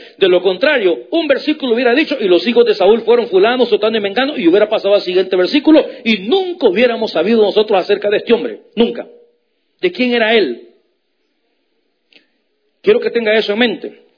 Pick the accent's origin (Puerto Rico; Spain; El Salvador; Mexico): El Salvador; allá en mi país, en El Salvador